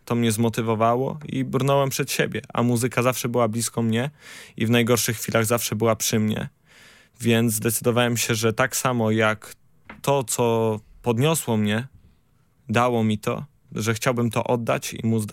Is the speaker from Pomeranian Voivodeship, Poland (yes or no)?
yes; Gdynia, Pomeranian Voivodeship, Poland; Tak, jestem z Gdyni.